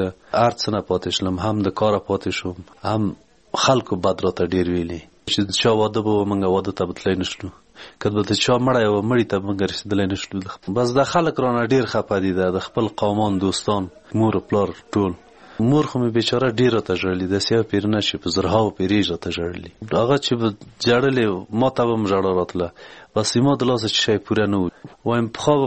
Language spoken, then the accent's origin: Pashto; Parwan, Afghanistan; د پروان د ولایت یمه، د غوربند ولسوالۍ.